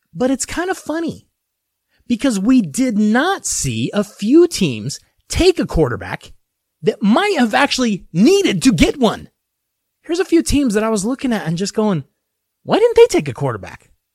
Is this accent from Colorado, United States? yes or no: yes; Denver, Colorado, United States; My hometown Denver Broncos